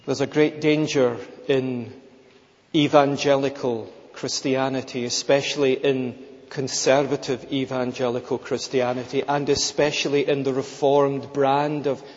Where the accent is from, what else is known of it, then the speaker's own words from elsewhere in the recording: Scotland, United Kingdom; I'm a Scot, as you know